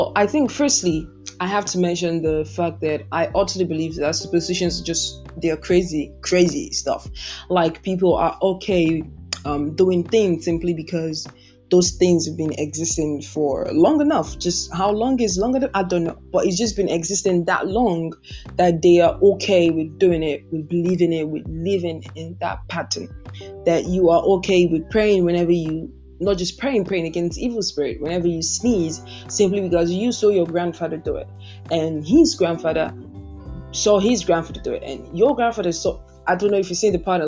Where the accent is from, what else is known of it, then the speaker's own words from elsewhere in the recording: Nigeria; for the virtue of being a Nigerian and living in Nigeria, right?